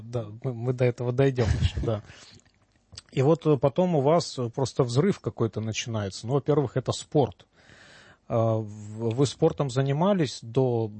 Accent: Kyiv, Ukraine; я ведь тоже из Киева

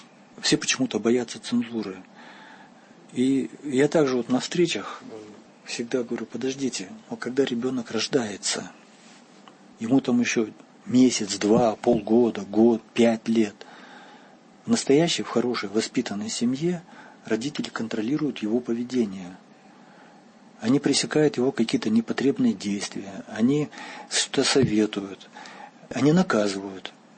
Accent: East Kazakhstan Region, Kazakhstan; В нашей деревне, в восточном Казахстане, откуда я родом, рядом с селом проходит железная дорога.

